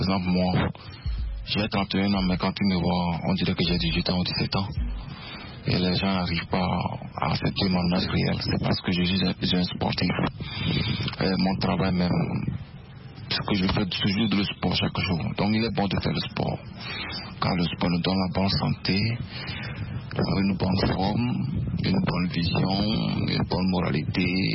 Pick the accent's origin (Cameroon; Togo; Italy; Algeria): Togo; je suis artiste, promoteur, journaliste et entrepreneur. Je suis togolais.